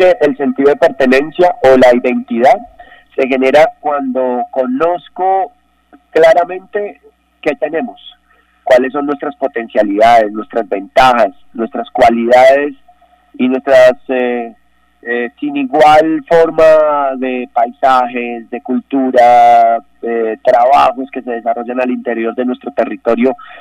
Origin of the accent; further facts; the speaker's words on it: Cundinamarca, Colombia; somos de Cundinamarca, soy cundinamarqués